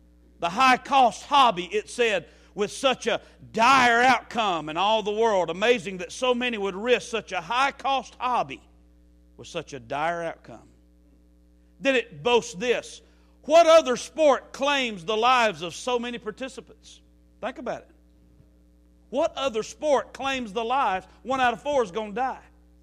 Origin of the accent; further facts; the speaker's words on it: Alabama, United States; Now, I know what you're thinking. I'm from Alabama.